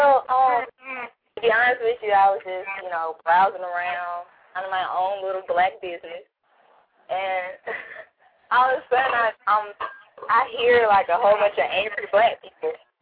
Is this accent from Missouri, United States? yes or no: no; Mississippi, United States; And then I'm from Mississippi.